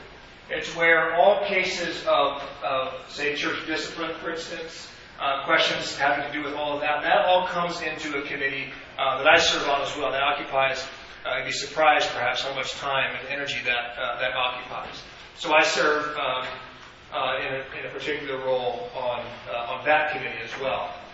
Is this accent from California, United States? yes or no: yes; California, United States; We moved here 2.5 years ago from California. I grew up in Southern California.